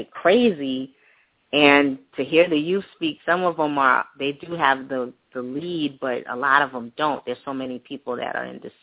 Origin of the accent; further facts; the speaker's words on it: Stamford, Connecticut, United States; And I grew up in Stanford, and 42 was about Jackie Robinson